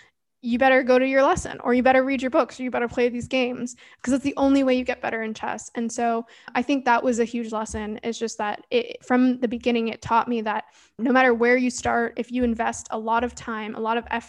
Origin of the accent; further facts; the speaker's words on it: Canada; Well, so I'm from Canada. We don't really have soccer teams that we follow as much as, you know, in Europe.